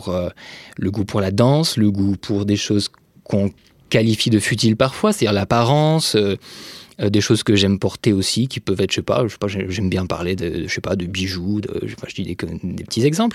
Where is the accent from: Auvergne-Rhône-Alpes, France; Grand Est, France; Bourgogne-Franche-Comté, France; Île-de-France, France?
Bourgogne-Franche-Comté, France; also born or lived in Brittany; J'ai grandi en Franche-Comté, puis en Bretagne, enfin en province essentiellement. Je viens d'un un milieu, on va dire, moyen, une classe moyenne, plutôt éduquée